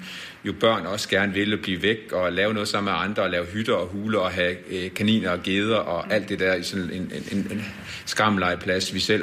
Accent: Aalborg, North Denmark Region, Denmark; jeg kommer jo fra Aalborg, og jeg har vokset op deroppe og boet også i en lille landsby. Da jeg startede i skolen, var det en lille landsby syd for Aalborg, der hed Færslev.

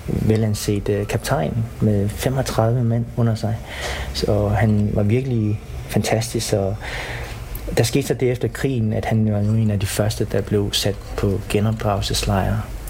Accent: Vietnam; Men jeg tænkte ikke sådan rigtig over, at jeg var vietnameser.

